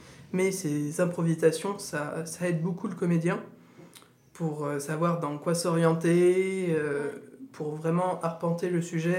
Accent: Saint-Étienne, Auvergne-Rhône-Alpes, France; et en tant que Stéphanois, ça fait bien plaisir.

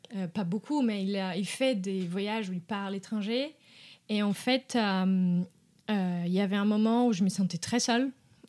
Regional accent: Brazil; French is a second language; moved away; En fait, pas du tout. Je viens du Brésil. Et oui, j'ai grandi avec des chiens

